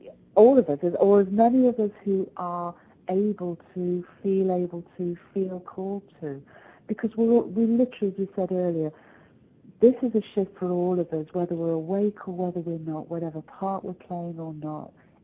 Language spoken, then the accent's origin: English; United Kingdom; but as a Brit who loves America, I was there